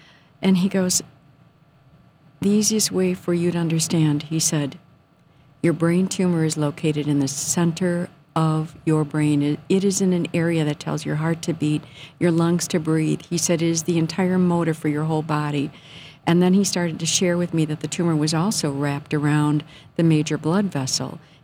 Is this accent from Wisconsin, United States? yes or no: yes; Wisconsin, United States; moved away; I'm born and raised in Wisconsin, moved to Illinois. About the only two states I ever traveled to was Illinois and Wisconsin, never a foreign country.